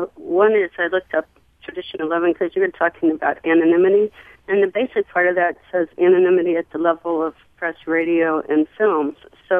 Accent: St. Louis, Missouri, United States; and I am from St. Louis, so it's still that area.

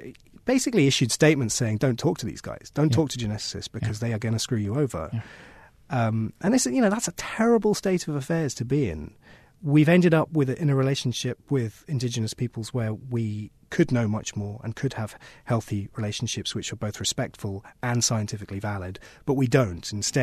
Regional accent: United Kingdom; I'm British. Mm. We are an island nation

